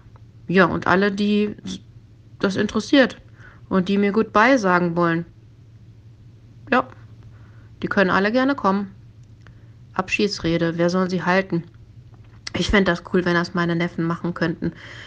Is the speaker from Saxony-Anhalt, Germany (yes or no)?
no; Rösrath, North Rhine-Westphalia, Germany; aktuell mit 48 Jahren Lebenserfahrung ausgestattet. Ich komme aus Rösrath, das liegt 20 Kilometer östlich von Köln.